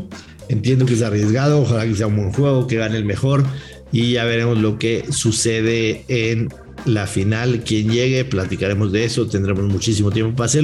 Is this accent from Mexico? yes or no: yes; Mexico; soy mexicano, pero me da absolutamente lo mismo si van o no